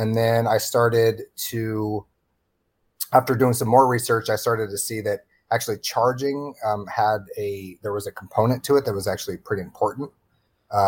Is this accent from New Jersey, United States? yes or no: no; Seattle, Washington, United States; I'm from the West Coast too. And I grew up on the West Coast. I grew up in Seattle.